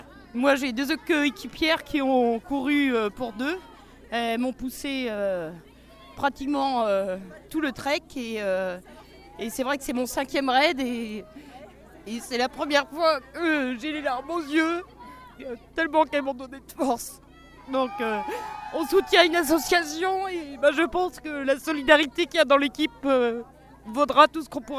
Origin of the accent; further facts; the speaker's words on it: Brittany, France; comme on est des Bretonnes